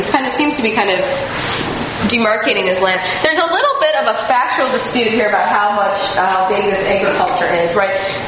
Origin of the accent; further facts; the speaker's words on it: Wisconsin, United States; This is how you know I'm from Wisconsin.